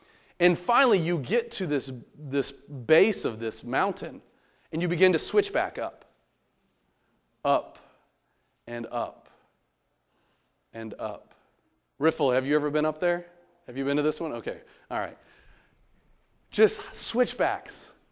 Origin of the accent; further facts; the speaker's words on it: Pacific Northwest, United States; Growing up in the Northwest for my high school career, there is an incredible place that we were able to go backpacking.